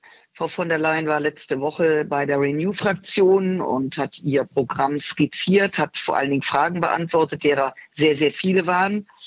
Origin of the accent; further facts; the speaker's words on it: Rhineland, Germany; Also ich bin ja Rheinländerin und locker